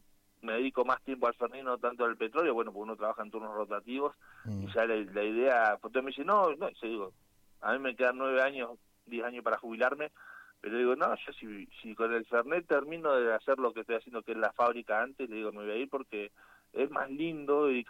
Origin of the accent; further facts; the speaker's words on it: Sarmiento, Argentina; yo soy nativo acá de Sarmiento. Mi abuela... Bueno, en la provincia, yo vengo de la … muy muy reconocida a nivel Sarmiento